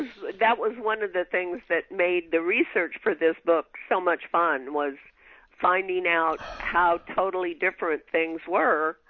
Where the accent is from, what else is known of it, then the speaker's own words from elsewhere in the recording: Southwest, United States; I'm also from the Southwest, and you know, that's how the West was won.